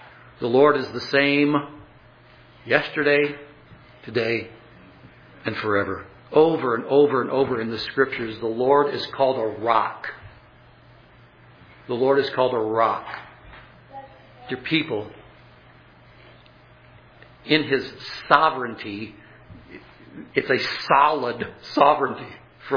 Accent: LaGrange, United States; Years ago, when growing up in LaGrange, I wasn't much of a basketball player.

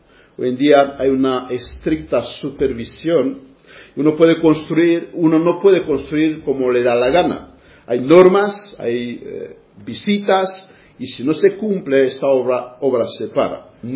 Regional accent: Romania; Spanish is a second language; esto he visto este verano, en las vacaciones que tuve en mi país. Estuve en una noche de evangelismo en una ciudad grande. Se reunieron muchísimos cristianos, mucha gente. Han habido un evangelismo al aire libre. Vino un predicador famoso también en Rumanía.

